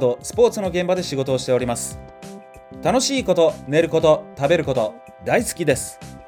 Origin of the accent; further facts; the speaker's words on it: Yokohama, Kanagawa, Japan; 僕は横浜出身なんですが、市内にあるいろいろなお店食べ歩いています